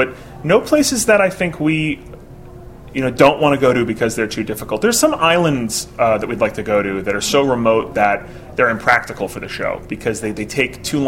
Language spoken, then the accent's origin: English; Boston, Massachusetts, United States; now in Los Angeles, United States; I'm from Boston, but I live in L.A.